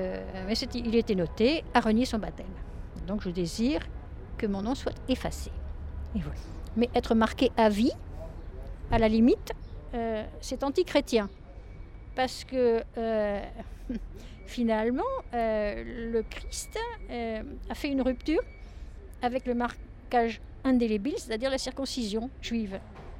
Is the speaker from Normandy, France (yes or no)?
yes; Coutances, Normandy, France; born there; Je suis née en 1950 à Coutances, c'est-à-dire au même endroit que René Lebouvier. Et donc j'ai été baptisée à Coutances.